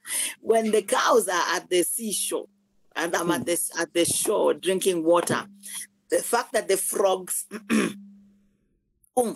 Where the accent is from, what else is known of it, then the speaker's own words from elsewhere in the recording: Nyakach, Kisumu County, Kenya; Nyar Nyakach. Makine naka wutu tadwongora, therefore. That means I come from Nyakach.